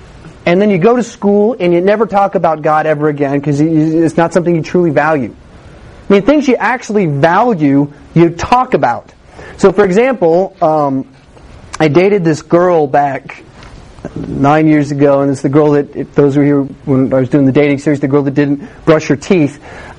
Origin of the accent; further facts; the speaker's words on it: Austin, Texas, United States; that's just because I'm from Austin